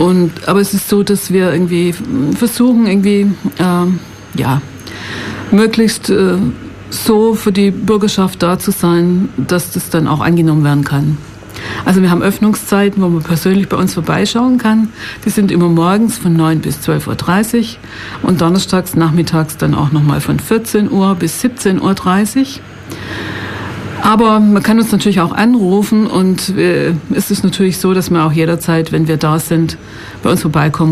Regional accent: Esslingen, Baden-Württemberg, Germany; also born or lived in Stuttgart; now in Ulm, Germany; Nein, ich bin in Stuttgart geboren und bin in Esslingen aufgewachsen und bin jetzt allerdings, wohne seit 20 Jahren hier in Ulm.

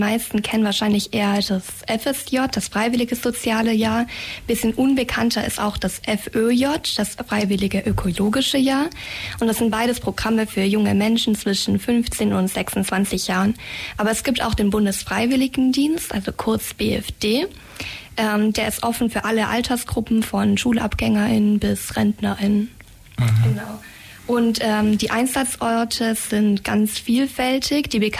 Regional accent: Baden-Württemberg, Germany; Hallo, ich komme aus der Nähe von Heidenheim.

